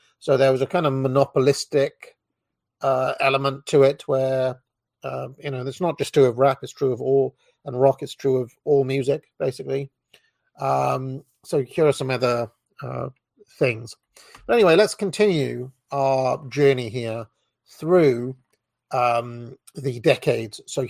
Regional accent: Wales, United Kingdom; being into rap growing up in Wales was a little bit unusual

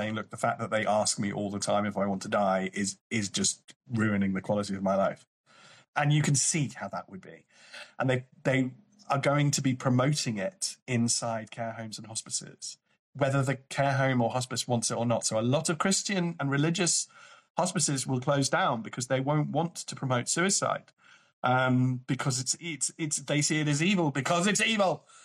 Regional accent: United Kingdom; In the old days, we used to stay quiet and sort of do that thing of being very British, of communicating without talking.

